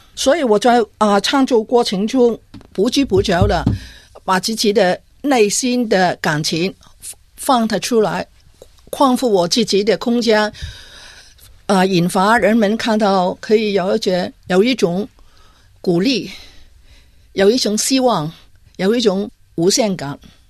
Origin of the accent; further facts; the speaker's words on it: Hong Kong; now in Australia; 我是80年代从香港移民的第一代女性